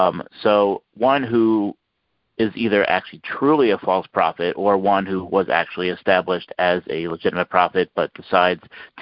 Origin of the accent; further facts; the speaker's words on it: Baltimore, Maryland, United States; in my hometown of Baltimore